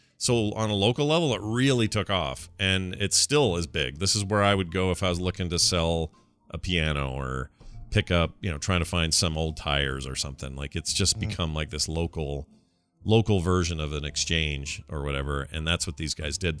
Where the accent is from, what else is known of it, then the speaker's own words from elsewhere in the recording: Utah, United States; I just had to share this with everybody because it's my home state.